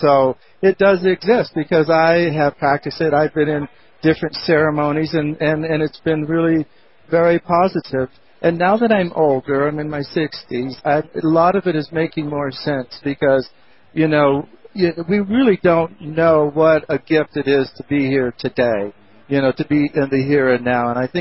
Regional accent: California, United States; yeah, well, I'm from Southern California, and so our land stretches from the Pacific to the Colorado River to Mexico up to North County.

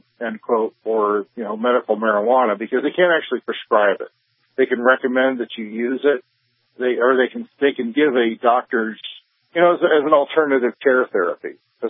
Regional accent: California, United States; now in Wyoming, United States; Now I want to mention that I'm from California originally, and I'm in Wyoming now.

